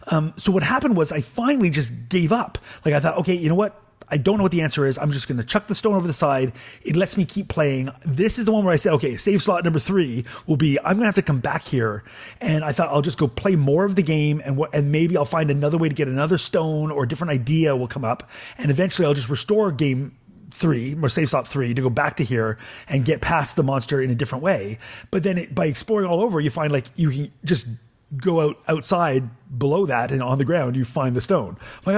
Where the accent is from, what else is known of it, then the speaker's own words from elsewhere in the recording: Canada; As a Canadian, I can appreciate like a horrible snowstorm that makes you want to die.